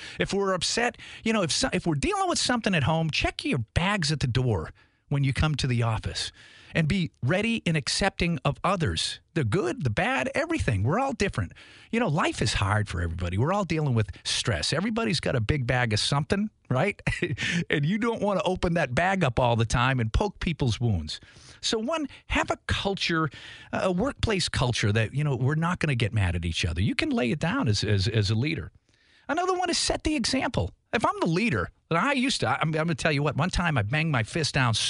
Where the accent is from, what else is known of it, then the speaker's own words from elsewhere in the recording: Boston, Massachusetts, United States; because I, you know, I'm from Boston